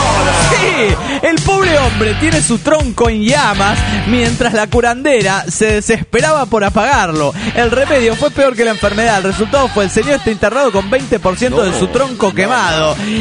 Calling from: Uruguay; de la República de todo Uruguay.

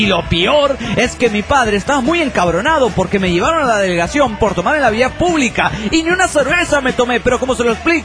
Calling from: Mexico City, Mexico; del DF mexicano.

